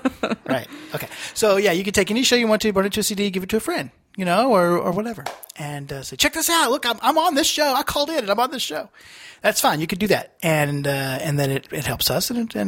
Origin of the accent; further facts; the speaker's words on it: Texas, United States; Born and bred. I was born and bred in Texas.